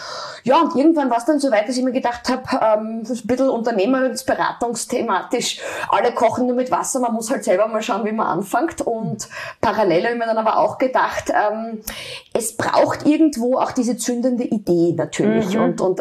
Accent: Steins, Styria, Austria; Ich bin eigentlich aufgewachsen so am Land, so wie man das halt von den Bauern und Bäuerinnen der Umgebung kennt. Also so wie die Dorfstruktur gab es bei uns in Steins in der Weststeiermark.

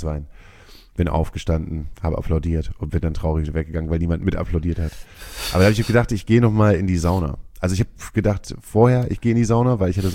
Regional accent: Hamburg, Germany; Also wenn man sich in Hamburg so richtig wohlfühlt, und das tun wir ja beide

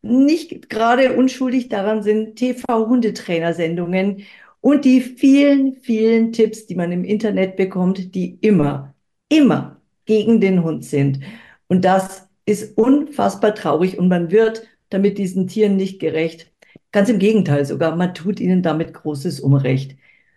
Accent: Bavaria, Germany; Ich komme aus Oberbayern, wohne am Starnberger See, habe einen Zweitwohnsitz auf Sylt

